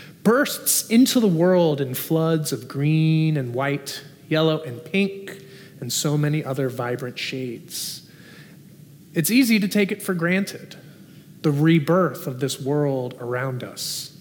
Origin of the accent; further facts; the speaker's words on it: Nashville, Tennessee, United States; also born or lived in Southern California; here closer to my hometown of Nashville, where I grew up